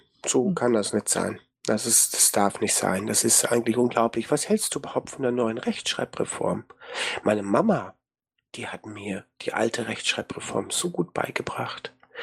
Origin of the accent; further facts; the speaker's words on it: Germany; weil ich bin ja ein Deutscher und habe auch Deutsch lernen müssen